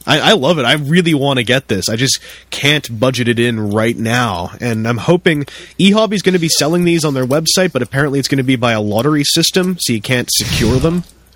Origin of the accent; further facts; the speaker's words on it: Canada; No, I'm Canadian.